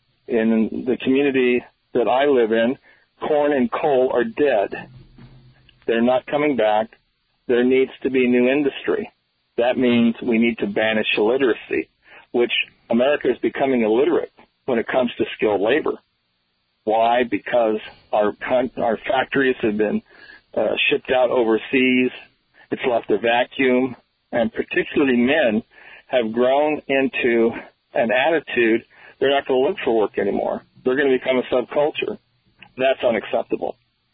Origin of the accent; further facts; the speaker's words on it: Illinois, United States; Just quickly, I'm from Illinois. Illinois is predominantly Democrat.